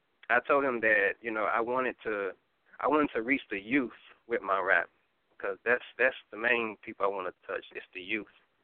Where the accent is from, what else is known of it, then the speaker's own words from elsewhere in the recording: Dallas, Texas, United States; as you know, and I am a gospel hip-hop artist. And I'm 25 years old. I'm from Dallas, Texas.